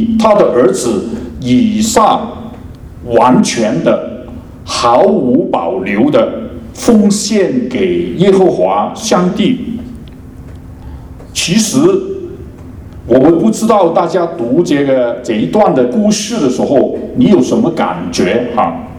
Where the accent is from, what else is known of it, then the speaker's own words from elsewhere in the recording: Hong Kong; 我不是从中国来的，我是从香港来，